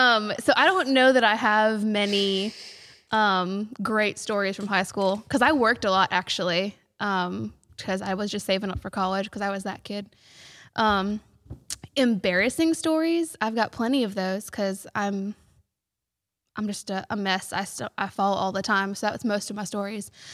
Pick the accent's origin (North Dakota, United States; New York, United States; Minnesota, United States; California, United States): New York, United States; Schenectady; Schenectady is my hometown, by the way.